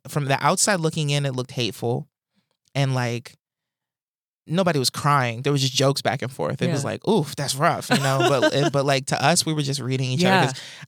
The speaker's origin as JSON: {"language": "English", "region": "New Jersey", "country": "United States", "said": "I came at it like, you know, I'm from Jersey, you know what I'm saying?"}